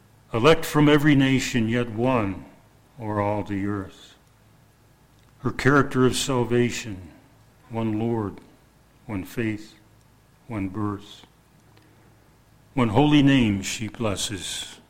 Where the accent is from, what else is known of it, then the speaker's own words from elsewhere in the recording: Buffalo, New York, United States; also born or lived in West Virginia; We lived in West Virginia. We came from Buffalo, and he lived about halfway between in Pittsburgh.